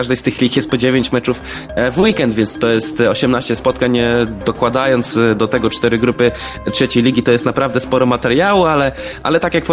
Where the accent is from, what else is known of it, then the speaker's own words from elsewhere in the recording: Pomeranian Voivodeship, Poland; Ja sam jestem z Pomorza